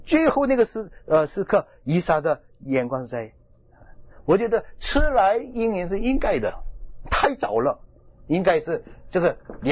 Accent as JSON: {"language": "Chinese", "country": "China", "said": "所以我们中国人无论搬到哪里去，一定要带去的是什么？"}